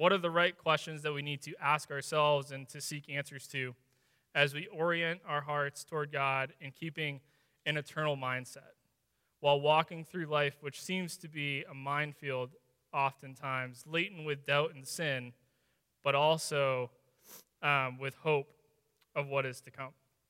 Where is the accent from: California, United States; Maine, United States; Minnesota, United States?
Maine, United States; It was freezing, and we're from Maine, and it was still cold.